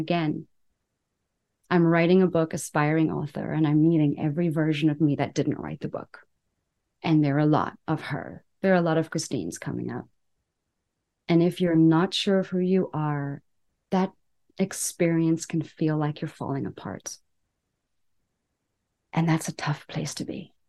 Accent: South Africa; moved away as an adult; I'm South African in my second foreign country, and I own a business.

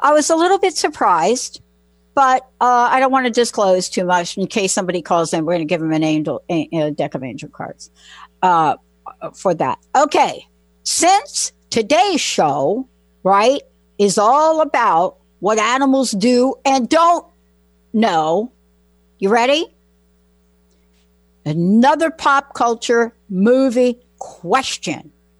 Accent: East Coast, United States; even though I'm from the East Coast, it was a major disappointment

